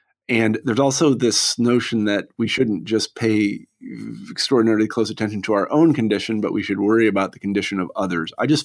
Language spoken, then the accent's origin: English; United States; there's some sort of political mentalities that are really quite contrary to ones that we or me as an American might hold.